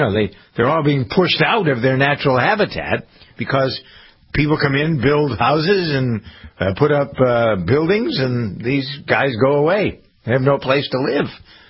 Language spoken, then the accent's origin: English; Framingham, Massachusetts, United States; the track between Framingham, my hometown, and down in to Gillette Stadium.